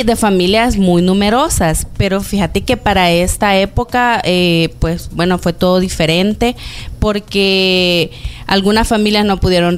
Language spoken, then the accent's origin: Spanish; Zacatecoluca, La Paz, El Salvador; yo vengo de una ciudad de Zacatecoluca, del departamento de La Paz.